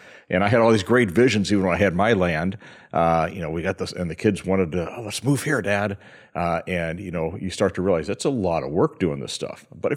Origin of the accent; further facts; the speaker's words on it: Midwest, United States; I grew up in the Midwest, some of the most beautiful farmland you can imagine.